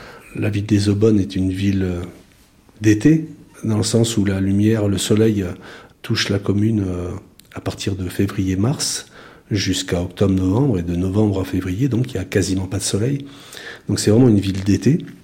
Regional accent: Nouvelle-Aquitaine, France; Non, pas du tout. Je suis originaire des Charentes.

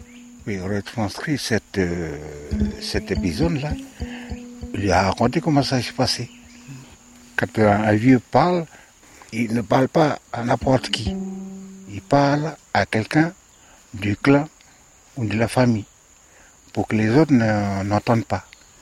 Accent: North Province, New Caledonia; je suis originaire de la tribu de Tiaoué.

